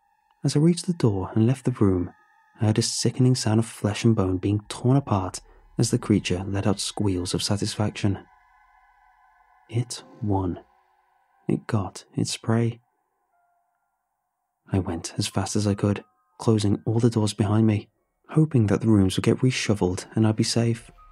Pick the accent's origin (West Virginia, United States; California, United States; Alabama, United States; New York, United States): West Virginia, United States; Seeing as I am from West Virginia, I was quite a ways away from home.